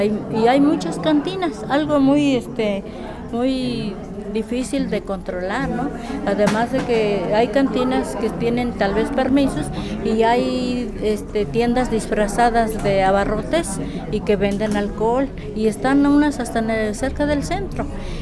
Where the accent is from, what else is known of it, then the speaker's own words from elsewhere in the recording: Ilamatlán, Veracruz, Mexico; now in Guayacocotla, Mexico; Yo no soy originaria de aquí, yo soy de Ilamatlán, Veracruz.